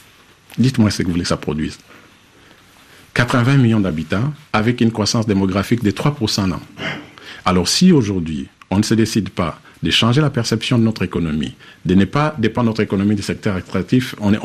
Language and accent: French; eastern Congo, DR Congo; Moi, je viens de l'Est du Congo. Dans mon territoire, il y a le premier parc africain, le parc de Virunga.